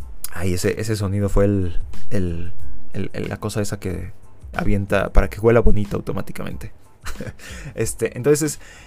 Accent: Mexico; el siguiente Forza Horizon sea en mi país natal

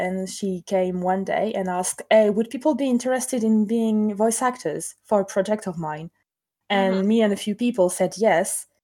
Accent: France; I'm from France and I've been drawing for Good Omens ever since the show came out.

